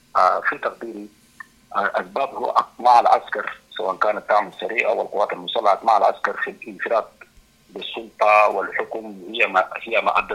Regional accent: Sudan; moved away; لأنه فقدنا نحن بيوتنا وفقدنا بلدنا

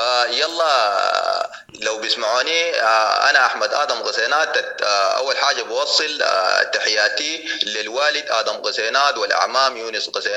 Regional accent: Darfur, Sudan; انا سوداني، انا سوداني من دارفور.

